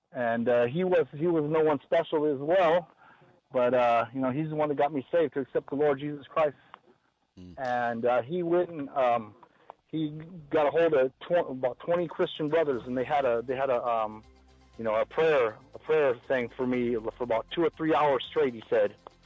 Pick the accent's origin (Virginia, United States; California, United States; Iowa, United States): California, United States; now in Texas, United States; I'm from California, but I now live in Texas.